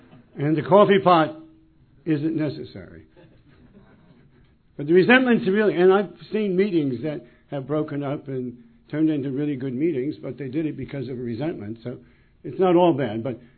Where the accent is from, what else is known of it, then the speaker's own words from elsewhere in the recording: New Jersey, United States; from New Jersey, okay?